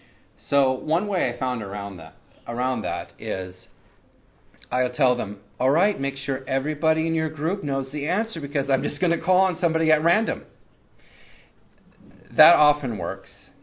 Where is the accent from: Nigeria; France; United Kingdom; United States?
United States; And she asked if I was Canadian. I said, no, I'm American.